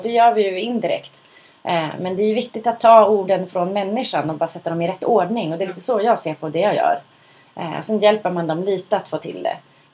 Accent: Skellefteå, Västerbotten County, Sweden; För jag märker att så fort jag spelar in min röst då kommer min dialekt tillbaka. Och jag är då från Stan.

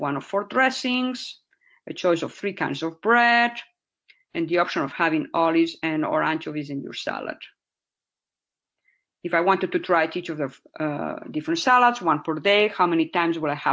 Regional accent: Mexico; English is a second language; in many countries, like where I grew up and in Mexico, the students stay in the room and the teachers are the ones who move.

